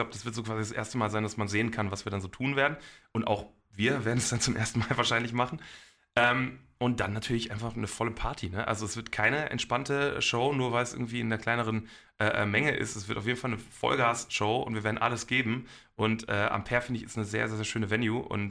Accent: Bochum, North Rhine-Westphalia, Germany; Woher ich komme aus dem Ruhrgebiet und aus irgendeinem Grund, also in Bochum speziell, sagt man zu vielen Sachen einfach ja sicher.

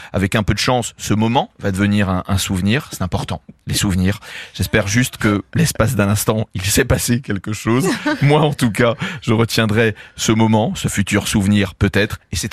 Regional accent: Corsica, France; accent: Corsican; quand je m'énerve, j'ai l'accent corse et je ne sais pas pourquoi. Peut-être parce que c'est de là d'où je viens

